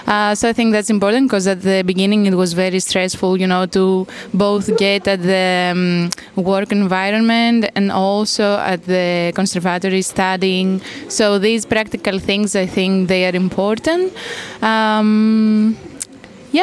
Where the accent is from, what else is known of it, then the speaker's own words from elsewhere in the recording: Athens, Attica, Greece; English is a second language; now in Utrecht, Netherlands; I am from Greece. Before coming here, I used to live in Athens, which is the capital city, and it has around 5 million people.